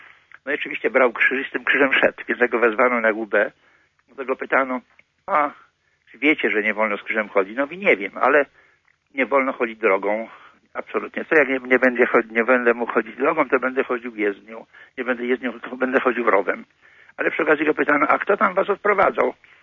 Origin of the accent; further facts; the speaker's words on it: Brdów, Greater Poland Voivodeship, Poland; pielgrzymka do sanktuarium w Brdowie, z którego pochodzę, z Wisy Kujawskiej.